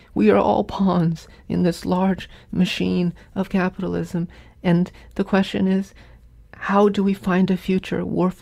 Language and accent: English; New England, United States; There are lovely things about growing up in New England, and one of it is the diversity and the challenges and the joy, the rich, lush summers.